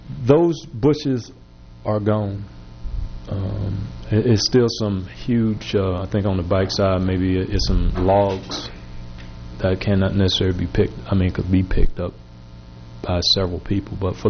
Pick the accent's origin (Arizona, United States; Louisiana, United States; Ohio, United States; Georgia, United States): Georgia, United States; Savannah; You know, I'm from Savannah, Georgia. It's over 400 miles to get here.